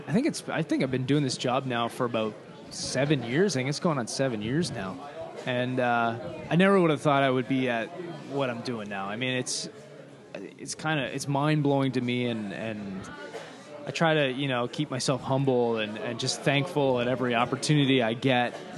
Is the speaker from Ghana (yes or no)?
no; Ontario, Canada; He lives in my hometown near Windsor, Ontario, right.